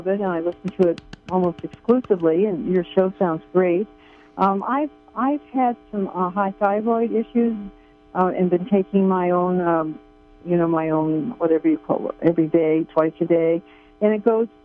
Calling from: California, United States; Hi, I'm from Northern California.

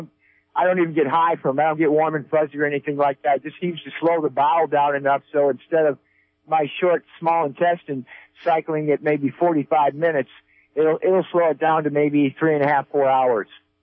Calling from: Garberville, California, United States; Locally here from Garberville area. Been here 42 years, and I listen to the show as often as I can.

